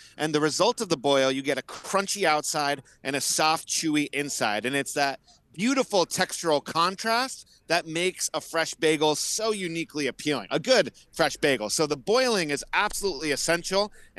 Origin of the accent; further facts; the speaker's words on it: Massachusetts, United States; also born or lived in Minnesota / Israel; I grew up outside of New York. I grew up in Massachusetts and Minnesota and Israel.